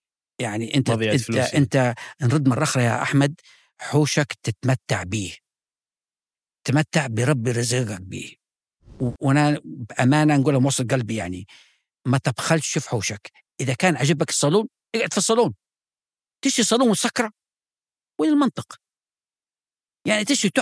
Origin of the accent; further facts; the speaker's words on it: Libya; اللي أنا ملاحظة لحكوا على بلادنا ليبيا، ليبيا الحبيبة